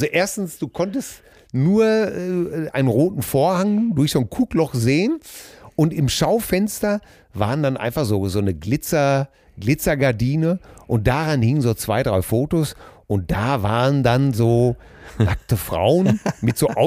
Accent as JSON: {"language": "German", "town": "Witten", "region": "North Rhine-Westphalia", "country": "Germany", "said": "Ich komme aus Witten, was nur unweit vom Caesars Palace entfernt ist."}